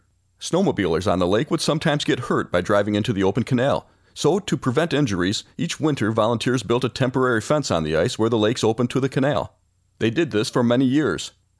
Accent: Cadillac, Michigan, United States; I'd like to tell you about a canal in my hometown of Cadillac, Michigan

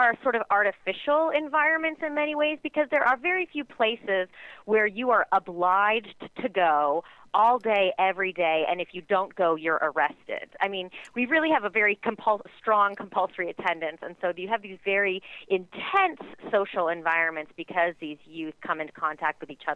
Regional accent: San Francisco, California, United States; born there; also born or lived in New York; Well, I was born in San Francisco, but my dad was military, so I taught in New York for a couple of years.

